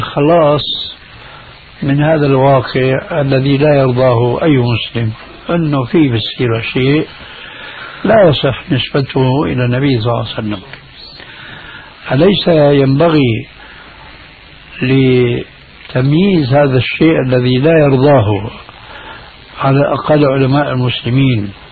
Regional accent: Syria; هذا موجود عند الصوفية عندنا بسوريا من زمان من زمان.

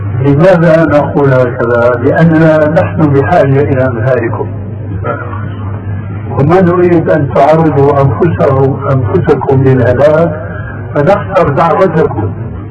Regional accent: Syria; يقولون عندنا في سوريا عين ما بتقاوي مخرا. عندنا في سوريا

